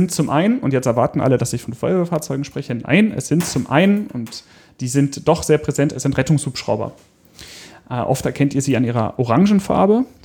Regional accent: Hanover, Lower Saxony, Germany; hier in meiner Heimatstadt Hannover

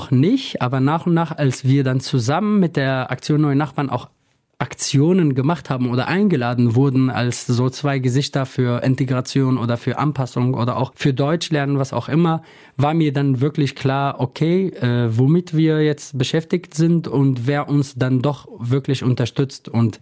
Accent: Afrin, Aleppo Governorate, Syria; now in Neuss, Germany; Genau, Afrin ist meine Heimatstadt, genau wie Neuss.

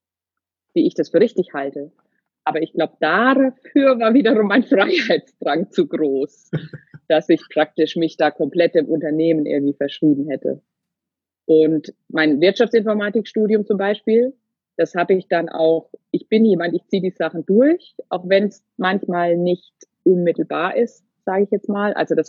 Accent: Bavaria, Germany; Wir kommen ursprünglich so aus dem Würzburger Raum.

